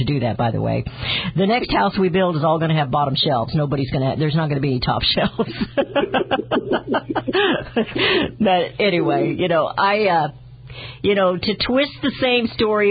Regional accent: Kansas City, Missouri, United States; You know, I came from Kansas City and it was kind of like that.

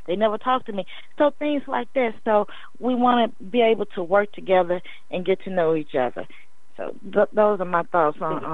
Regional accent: Memphis, Tennessee, United States; And I come from Memphis, small, city of Memphis, and I grew up where everybody pretty much knew each other.

